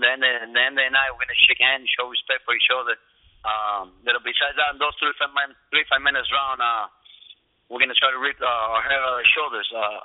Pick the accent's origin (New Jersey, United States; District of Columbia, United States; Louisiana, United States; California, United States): Louisiana, United States; New Orleans; You know, I grew up in Louisiana. I grew up in New Orleans. So I'm all about the humidity and all that stuff down there.